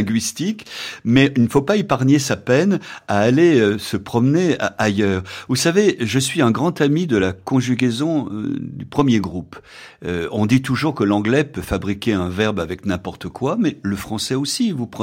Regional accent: Lyon, Auvergne-Rhône-Alpes, France; Chacun a les siens, je suis lyonnais, je débaroule dans les escaliers, ce que les Parisiens ne comprennent pas.

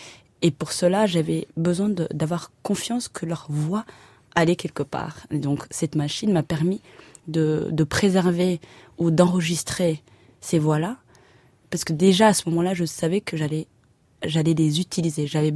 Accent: Rwanda; Et je leur racontais mon histoire, mon enfance au Rwanda

